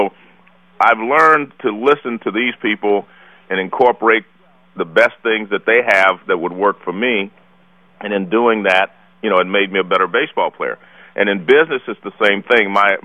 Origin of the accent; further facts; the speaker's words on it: Oakland, California, United States; I grew up in Oakland. I went through the Oakland public school system.